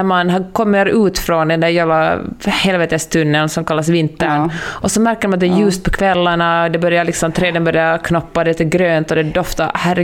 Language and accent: Swedish; Sweden; jag bara körde på och jag är svensk